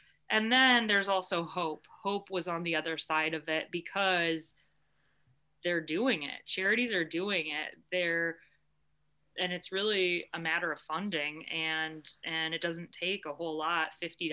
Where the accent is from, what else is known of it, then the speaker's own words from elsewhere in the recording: Ohio, United States; So I'm planning on doing this run from my home state in Ohio